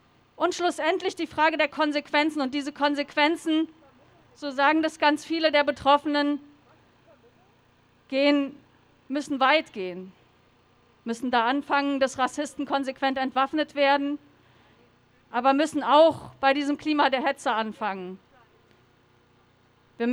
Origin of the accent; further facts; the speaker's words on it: Hanau, Hesse, Germany; Ich bin aus Hanau